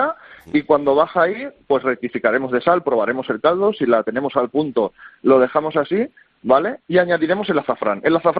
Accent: Valencia, Valencian Community, Spain; Yo que soy de aquí de Valencia

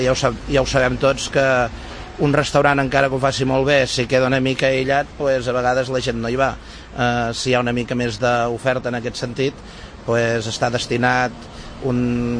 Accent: Reus, Catalonia, Spain; also born or lived in Salou; jo sóc realment mig de Reus, mig de Salou.

